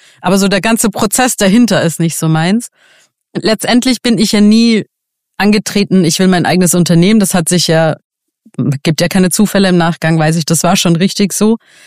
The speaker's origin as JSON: {"language": "German", "country": "Iran", "said": "Und jetzt komme ich auch aus dem Iran, also Frauenrechte nicht existent."}